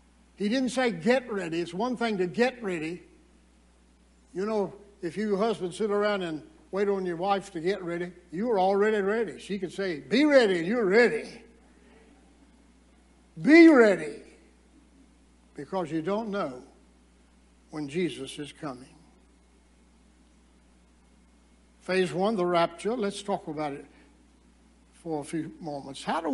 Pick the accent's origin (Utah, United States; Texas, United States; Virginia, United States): Virginia, United States; Danville; One of his meetings was conducted in a tobacco warehouse in my hometown in Danville, Virginia.